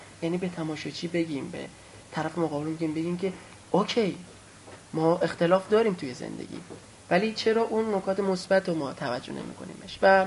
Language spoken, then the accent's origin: Persian; Iran; مهم اینه که ما ایرانیم، دوست داریم کار ایرانی ببریم.